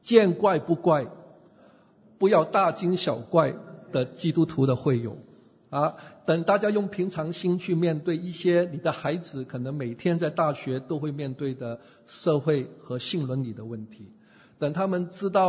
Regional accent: Hong Kong; 当然我是从香港来有偏见的

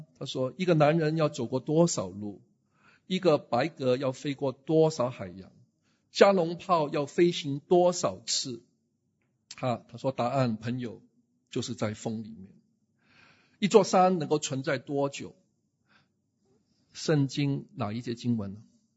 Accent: Guangdong, China; 就是好像我们广东人所说啊

